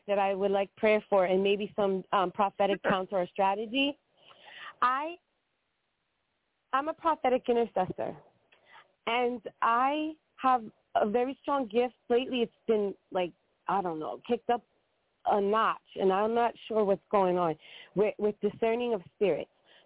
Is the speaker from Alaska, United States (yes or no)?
no; Pennsylvania, United States; I spoke to you. I'm from Pennsylvania, and I spoke to you months ago.